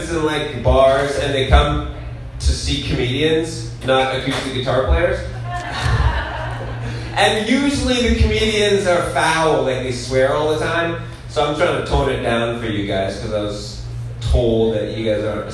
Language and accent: English; Nanaimo, British Columbia, Canada; I'm from Nanaimo.